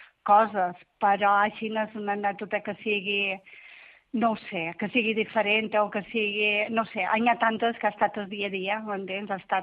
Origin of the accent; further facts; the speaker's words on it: Balearic Islands, Spain; bueno, però som d'aquí, som de Menorca